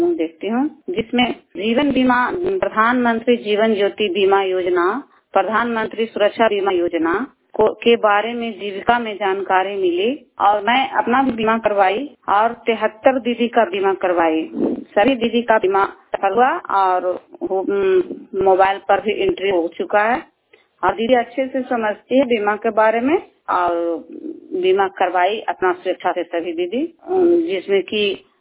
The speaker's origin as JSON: {"language": "Hindi", "town": "Bhadwa", "region": "Bihar", "country": "India", "said": "मैं भदवा ग्राम की निवासी हूँ, जिला नालंदा प्रखंड रहोय से।"}